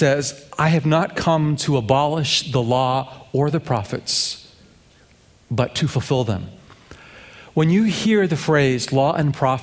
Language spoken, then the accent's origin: English; England, United Kingdom; was a young boy growing up in England, I had a fantasy.